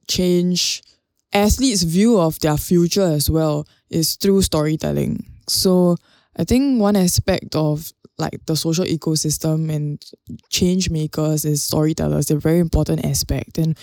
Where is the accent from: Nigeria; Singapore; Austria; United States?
Singapore; Woodlands; I come from Woodlands, I don't know whether there's a Woodlands in America